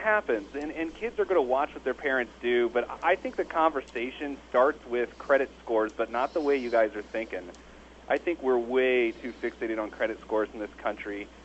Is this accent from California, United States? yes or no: no; Indiana, United States; I'm from Indiana